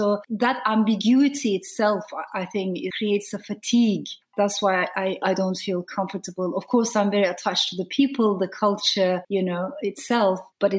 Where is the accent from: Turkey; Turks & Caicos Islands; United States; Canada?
Turkey; Ankara; moved away; also born or lived in Strasbourg, France; So my father stayed in France and my mother brought me to Turkey, to Ankara.